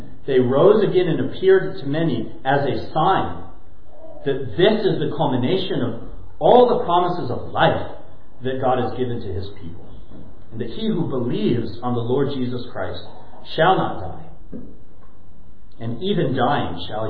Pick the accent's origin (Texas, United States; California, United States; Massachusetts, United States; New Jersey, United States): California, United States; I grew up in Southern California and lived through a couple of the big earthquakes.